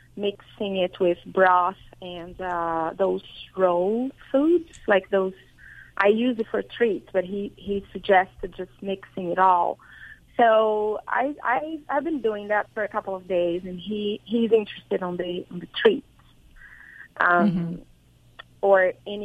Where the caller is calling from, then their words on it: San Francisco, California, United States; San Francisco.